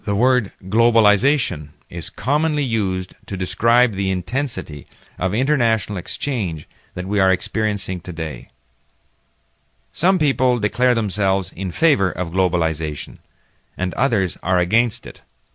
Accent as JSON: {"language": "English", "town": "Montreal", "region": "Quebec", "country": "Canada", "tie": "born or raised there", "first_language": "English", "said": "Growing up in the English-speaking area of Montreal, a predominantly French-speaking city, I remember that until the age of 17, I only spoke English."}